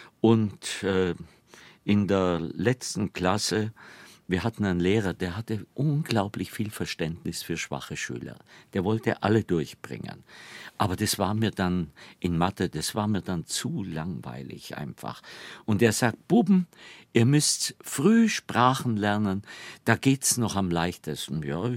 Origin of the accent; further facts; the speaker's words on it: Bavaria, Germany; accent: Allgäu dialect; Ich würde sagen, ich bin natürlich zweisprachig aufgewachsen, allgäuerisch und hochdeutsch.